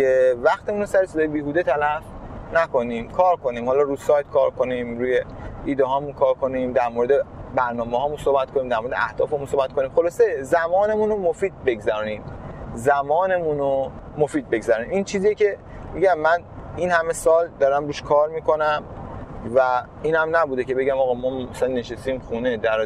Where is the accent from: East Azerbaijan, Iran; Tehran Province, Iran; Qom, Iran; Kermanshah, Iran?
Qom, Iran; moved away as an adult; now in Bandar Abbas, Iran; چون موقعی که از قم مهاجرت کردم به بندر عباس، خب یعنی من 20 سالم بود که رفتم بندر عباس